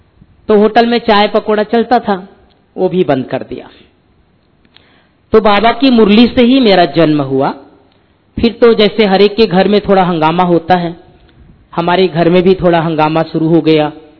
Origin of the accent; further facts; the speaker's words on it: Chhattisgarh, India; born there; छत्तीसगढ़ में लौकिक जन्म स्थान, और उस समय मैं एमए कर रहा था।